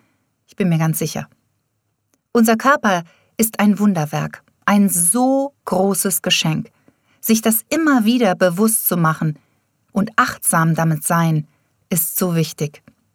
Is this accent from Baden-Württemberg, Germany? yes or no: no; Delmenhorst, Lower Saxony, Germany; born there; Ich bin gebürtig eigentlich aus Delmenhorst bei Bremen, bin Mutter von zwei wunderbaren Töchtern